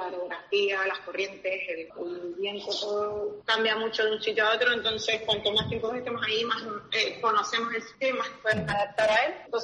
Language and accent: Spanish; Canary Islands, Spain; yo me siento un canario, estoy muy orgullosa de ser de ahí, de hecho siempre presumo por donde quiera que vaya, siempre estoy presumiendo de mis orígenes